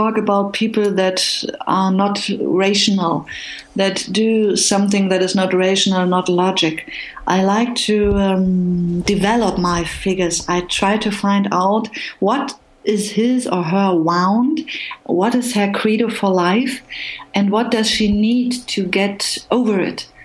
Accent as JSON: {"language": "English", "country": "Germany", "first_language": "German", "second_language": "English", "said": "My mother tongue in writing is German, because I'm a born German, and it is full of all these different nuances of words."}